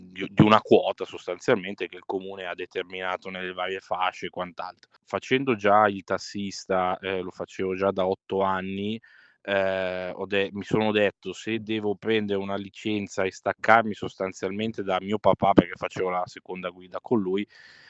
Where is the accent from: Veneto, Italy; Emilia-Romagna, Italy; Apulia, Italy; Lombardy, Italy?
Lombardy, Italy; Rho; Sì, io abito a Rho, quindi precisamente sono di Rho, ma comunque sì, lavoro a Milano.